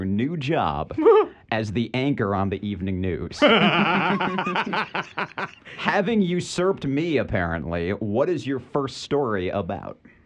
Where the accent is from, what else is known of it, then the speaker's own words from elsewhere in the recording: Lansing, Michigan, United States; And me growing up in Lansing, I'm a huge Michigan State fan